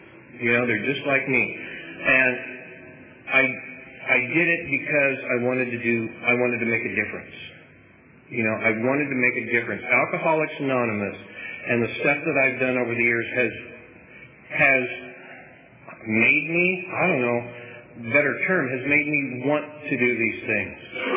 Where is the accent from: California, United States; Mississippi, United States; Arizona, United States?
California, United States; Visalia; I grew up in Visalian stuff, and the older I get, the less I like the heat of the summer.